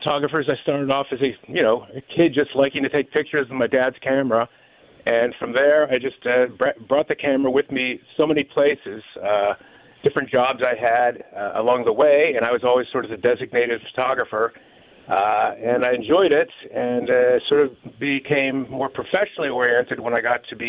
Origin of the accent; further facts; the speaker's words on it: Pittsburgh, Pennsylvania, United States; I love Pittsburgh. I mean, I grew up there. I spent my first 20 years of my life there. I grew up in Stanton Heights.